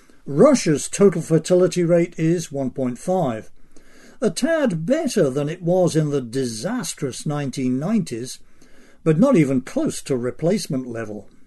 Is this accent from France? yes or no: no; England, United Kingdom; When I was a kid growing up in England in the years after World War II